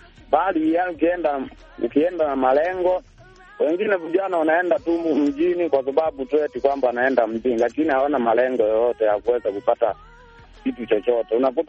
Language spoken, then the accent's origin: Swahili; Nyida, Shinyanga, Tanzania; Natoka Nyida Shinyanga, Tanzania.